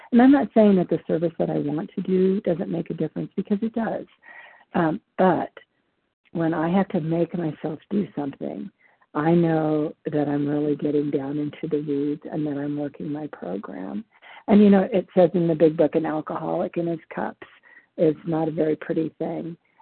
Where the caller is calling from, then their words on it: Nevada, United States; I'm calling from Nevada.